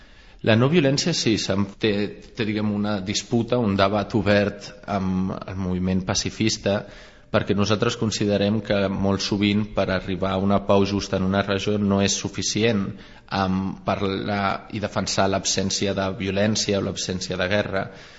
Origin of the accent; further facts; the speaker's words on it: Catalonia, Spain; jo crec que com a catalans ens hem de sentir orgullosos